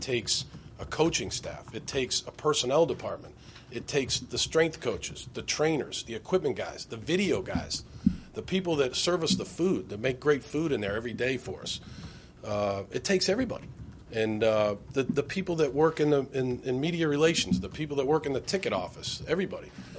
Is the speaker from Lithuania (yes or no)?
no; Massachusetts, United States; I'm just kidding. I'm from Massachusetts.